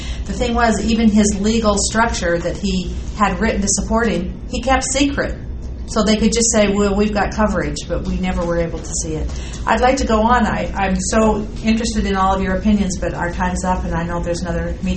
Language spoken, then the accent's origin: English; Utah, United States; Well, I know that most of us are taught to be pretty good little obedient kids growing up in Utah